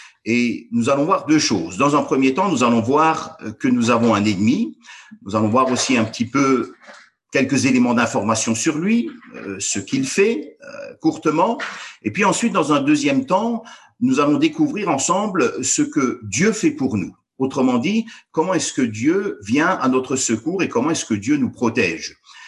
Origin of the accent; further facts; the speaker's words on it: Strasbourg, Grand Est, France; je viens de Strasbourg